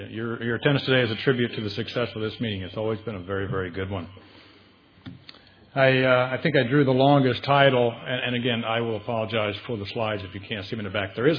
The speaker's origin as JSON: {"language": "English", "region": "Illinois", "country": "United States", "tie": "born or raised there", "said": "I am a farm boy. I grew up in Sangamon County. After college, I operated a farm, a 1,300-acre grain and cattle feeding operation in Menard County"}